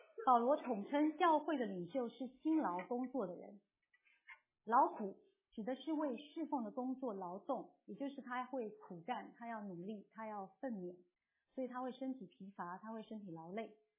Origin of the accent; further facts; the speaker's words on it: Taiwan; 跟我差不多年纪来从台湾来的人，一定都还记得我们小学上过生活与伦理，中学要上公民道德